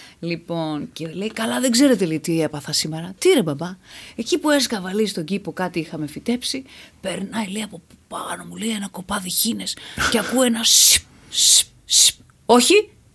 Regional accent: Xanthi, Eastern Macedonia and Thrace, Greece; Εγώ Ξάνθη, μεγάλωσα στην Ξάνθη.

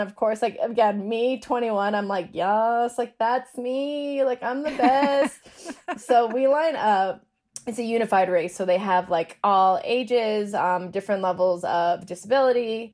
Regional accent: Denver, Colorado, United States; And so I'm from Denver, and my dad is like a well-known track name for at least a while

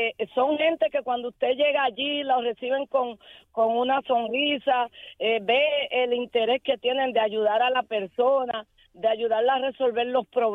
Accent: Mayagüez, Puerto Rico; soy de Mayagüez

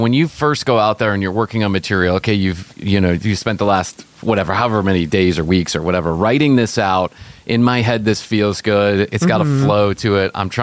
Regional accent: Chicago, Illinois, United States; I grew up in Chicago, by the way, so I know

